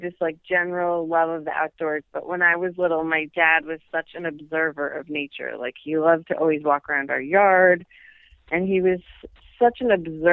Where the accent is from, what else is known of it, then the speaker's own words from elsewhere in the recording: New York, United States; Sure. Yeah, I grew up on Long Island. Yes.